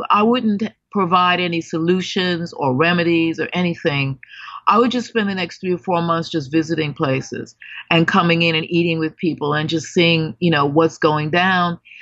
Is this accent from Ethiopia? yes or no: no; United States; now in United Kingdom; But in Britain, I'm called an American. And I had to actually reconcile what that meant for me, because my half my life has been here.